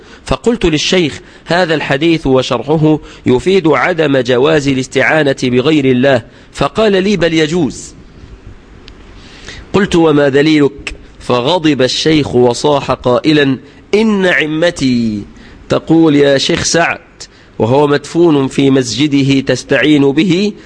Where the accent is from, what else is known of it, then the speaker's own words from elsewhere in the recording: Egypt; لأن طبعا كلمة وهابي عندنا في مصر دي سبة وشتمة